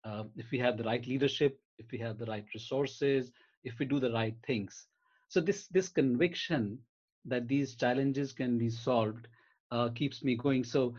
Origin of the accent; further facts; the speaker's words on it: India; I grew up in India and witnessed a lot of challenges of poverty, of inequality